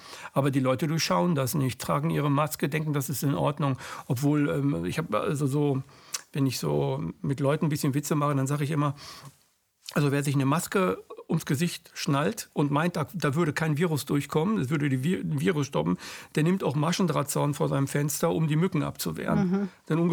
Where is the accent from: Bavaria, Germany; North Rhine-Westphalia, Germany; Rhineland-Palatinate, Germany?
North Rhine-Westphalia, Germany; Gütersloh; Ich bin 62 geboren. Und so 68, 69, wo ich dann durch die Stadt, also ich komme aus Gütersloh, bin ich groß geworden